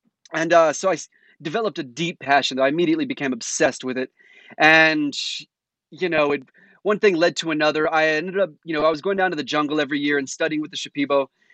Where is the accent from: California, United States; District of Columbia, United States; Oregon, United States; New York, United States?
District of Columbia, United States; Washington; But at the same time, I grew up in Washington, D.C. in the 80s and 90s.